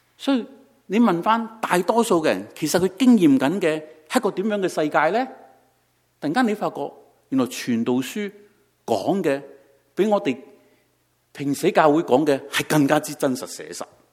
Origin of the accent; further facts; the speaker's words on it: Hong Kong; 即如果即大家都有香港背景的话，我们香港人讨论自己的生命